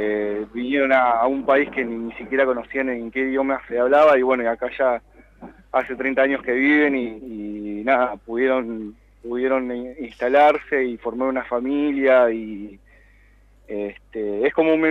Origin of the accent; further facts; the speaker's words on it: Santa Fe, Argentina; now in Buenos Aires, Argentina; yo soy de Santa Fe, aunque hace mucho tiempo que vivo acá en Buenos Aires.